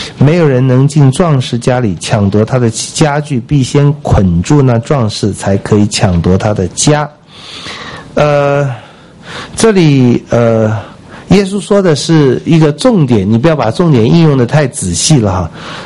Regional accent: China; 这犹太人跟我们中国人很像啊。我们中国人是民以食为天呢

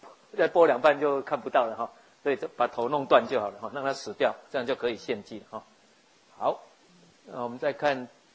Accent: Taiwan; 很多我们台湾人一样，拜拜都要杀三牲嘛齁。

